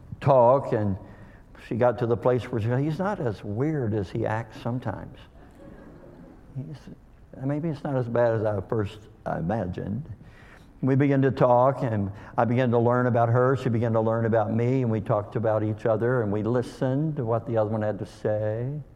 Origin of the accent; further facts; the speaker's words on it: Kentucky, United States; I'm from Kentucky.